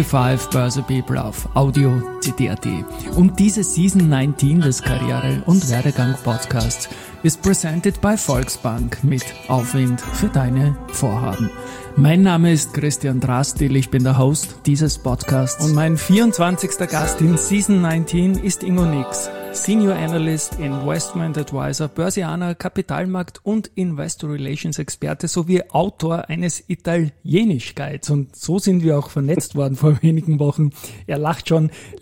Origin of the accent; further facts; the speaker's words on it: Austria; das wusste ich als Österreicher